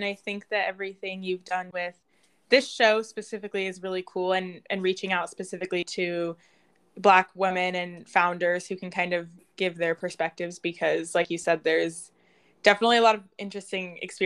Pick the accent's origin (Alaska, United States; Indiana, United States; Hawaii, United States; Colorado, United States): Colorado, United States; Denver; I grew up in Denver, Colorado.